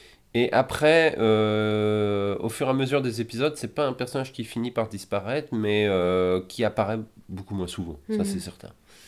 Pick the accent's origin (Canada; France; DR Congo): France; en tant que Français ou Belge, en fait, nous, on a un attachement